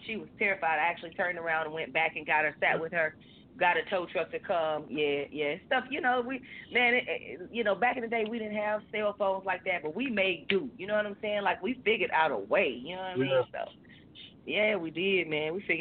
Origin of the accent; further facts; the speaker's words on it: Fort Worth, Texas, United States; We grew up in Fort Worth, Texas, and Fort Worth, Texas is one of those places where it is. It's a city, but it's in the country, okay?